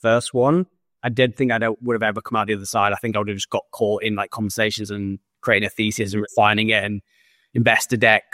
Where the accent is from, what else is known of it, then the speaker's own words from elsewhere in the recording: Leeds, Yorkshire and the Humber, United Kingdom; now in Surrey, United Kingdom; we live in Surrey, and he speaks like he's from Surrey. To my parents' dismay, because I'm from Leeds originally